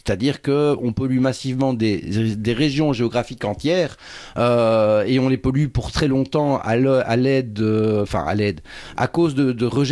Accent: Belgium; Je viens de Belgique, donc j'ai fait la route en train pour venir ici au Festif.

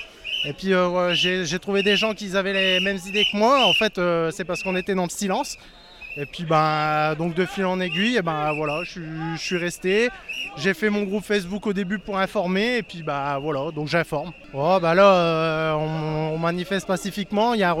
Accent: Liévin, Hauts-de-France, France; parce que c'est dans ma ville, moi je suis de Liévin

